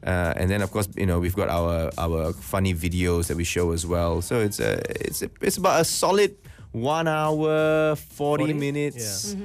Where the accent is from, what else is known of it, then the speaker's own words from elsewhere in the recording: Malaysia; We happen to be Chinese. More importantly, we are Malaysian, and we're comedians.